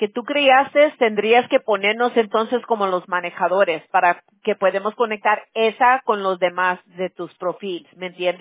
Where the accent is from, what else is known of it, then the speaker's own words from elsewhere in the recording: California, United States; accent: pocho; Spanish is a second language; Yo soy de California. Mi español es más como de pocha. Mis abuelos eran de México, ¿no?